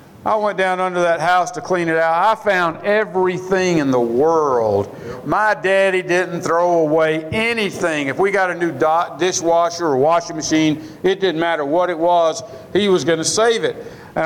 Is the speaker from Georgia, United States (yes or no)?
yes; Porterdale, Georgia, United States; if you were a child during the Depression, you're like me about growing up in Porterdale. I had no idea that we were poor until I went to college.